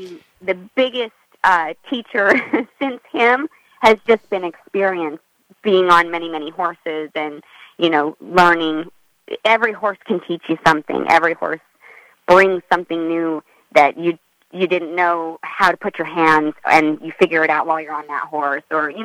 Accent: Louisiana, United States; There's a lot of business that comes from Kentucky that I don't have right off the bat because I'm from Louisiana. I ride for the Louisiana people.

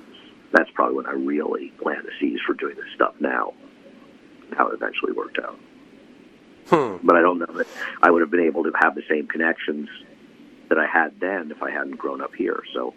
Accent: Saratoga Springs, New York, United States; I think of so much of my life, and the important things in my life, are as a result of growing up in Saratoga and being at that racetrack

